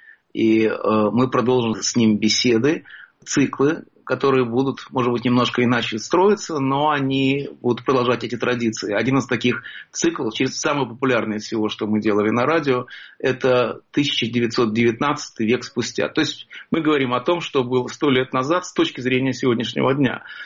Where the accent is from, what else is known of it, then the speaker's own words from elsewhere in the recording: Russia; Когда я рос в России, Америка была любимой страной.